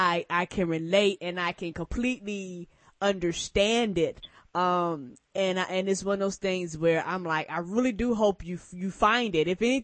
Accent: Albany, New York, United States; born there; I was born in Albany, New York.

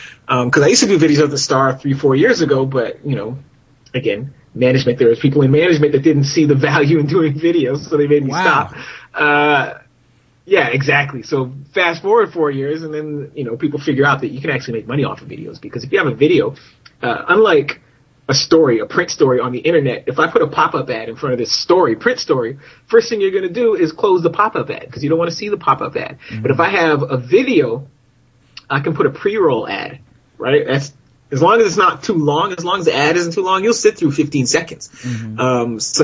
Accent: London, United Kingdom; accent: South London; It's okay because Charmaine was there and I got to talk with my South London accent, so it worked out.

